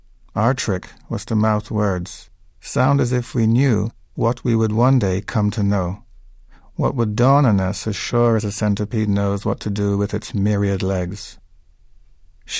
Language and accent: English; London, United Kingdom; born there; also born or lived in Guyana; My parents are Guyanese, and they went to the UK, and I was born in London. And then they went back to Guyana, where I had 10 years as a child, and then back to London again.